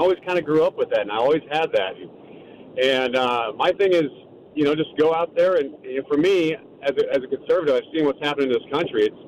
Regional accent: Texas, United States; I grew up in Texas, and, you know, when I was younger, my dad did that with me when I was 5 years old.

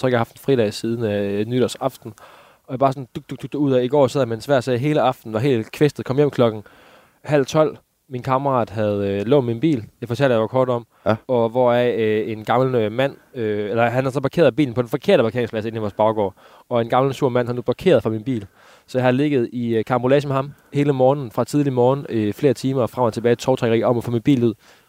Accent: Alken, Central Denmark Region, Denmark; jeg har vokset op ude i Alken, det er en halv times tid herfra

